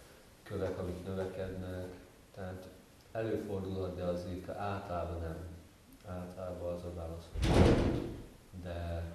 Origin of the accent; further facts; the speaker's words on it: Hungary; moved away; És mi nőttünk fel Magyarországon, főleg amikor én voltam fiatal, akkor az még a kommunizmusban volt.